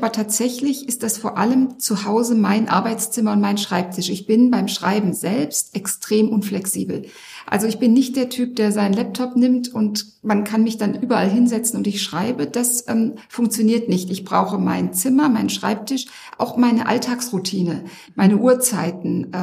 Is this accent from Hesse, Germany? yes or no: yes; Frankfurt, Hesse, Germany; Ja, also ich bin ja gebürtige Frankfurterin. Ich komme also aus Hessen, bin in einem Vorort von Frankfurt und später im Taunus aufgewachsen